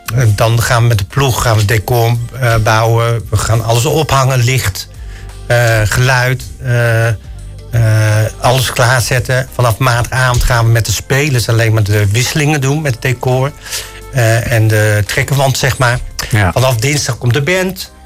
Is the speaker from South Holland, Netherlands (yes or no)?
no; North Brabant, Netherlands; We komen uit Brabant, dus dat is op zich niet zo erg. Maar het moet wel kloppen, de uitspraak.